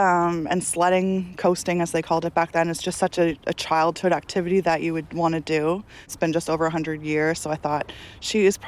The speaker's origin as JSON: {"language": "English", "town": "Halifax", "region": "Nova Scotia", "country": "Canada", "said": "I'm from Halifax, Nova Scotia"}